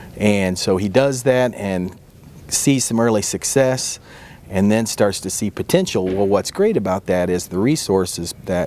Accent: Marion, Indiana, United States; I'm from Marion, Indiana, and I used to work for the city of Fishers

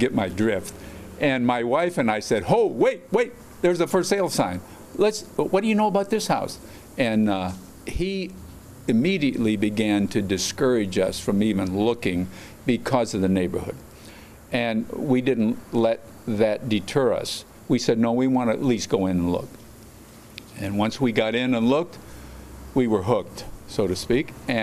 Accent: Detroit, Michigan, United States; I'm from Detroit. Both my wife and I met and married in Detroit area.

